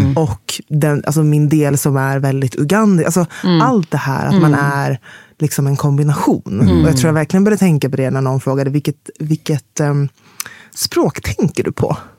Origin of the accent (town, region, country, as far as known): Sweden